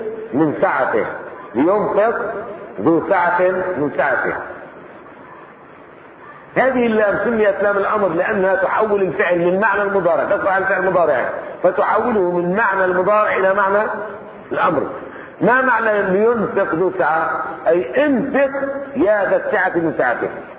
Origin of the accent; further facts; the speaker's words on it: Jordan; المناهج المدرسية عندنا في الأردن